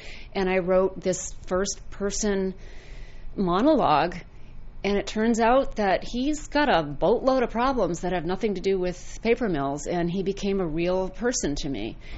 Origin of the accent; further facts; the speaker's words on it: Mexico, Maine, United States; it's about growing up in Mexico, Maine, in the year 1963, when I was 9 years old.